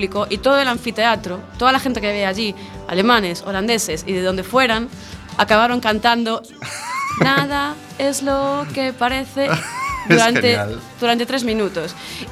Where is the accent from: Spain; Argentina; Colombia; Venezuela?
Spain; le digo, soy española